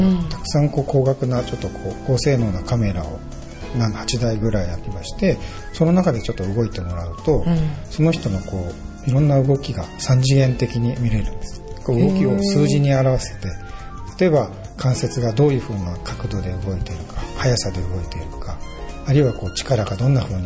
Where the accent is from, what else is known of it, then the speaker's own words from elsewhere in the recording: Hiroshima, Japan; moved away as an adult; also born or lived in Kanagawa; now in Toyohashi, Japan; もともと出身はあの広島県の出身ですが、